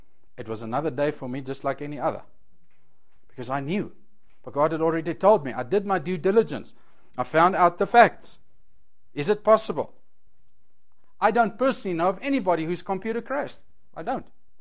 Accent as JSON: {"language": "English", "town": "Edenvale", "region": "Gauteng", "country": "South Africa", "tie": "born or raised there", "said": "I grew up in Edenvale."}